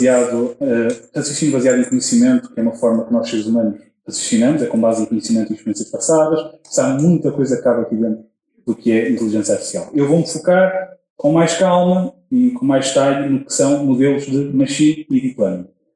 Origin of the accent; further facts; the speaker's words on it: Cabeceiras de Basto, Norte, Portugal; sou de Cabeceiras Vasco